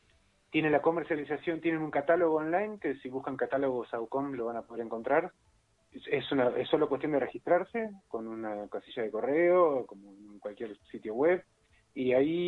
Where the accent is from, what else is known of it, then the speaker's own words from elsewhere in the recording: Argentina; la verdad que es un orgullo como argentino